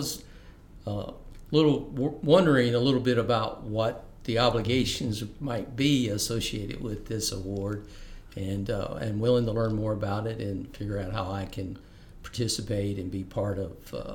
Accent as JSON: {"language": "English", "town": "Memphis", "region": "Tennessee", "country": "United States", "tie": "born or raised there", "said": "I was raised in Memphis, Frazier area of Memphis."}